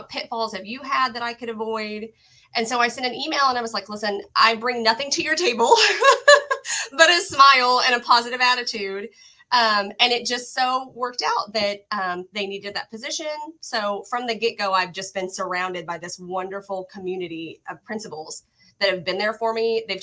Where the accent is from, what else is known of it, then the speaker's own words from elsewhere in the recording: Sallisaw, Oklahoma, United States; I grew up in Salisaw, Oklahoma originally.